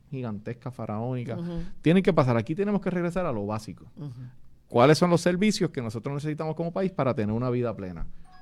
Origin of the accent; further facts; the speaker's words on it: Vega Alta, Puerto Rico; Yo soy natural de Vega Alta.